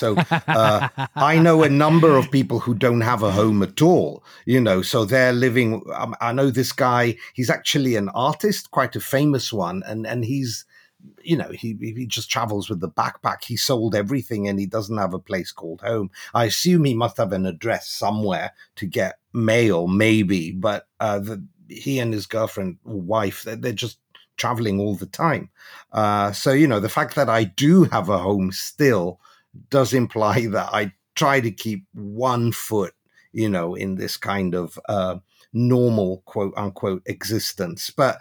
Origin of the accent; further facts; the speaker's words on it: Greece; When I grew up in Greece, you know, everyone was encouraged to be a lawyer, a doctor, or an engineer.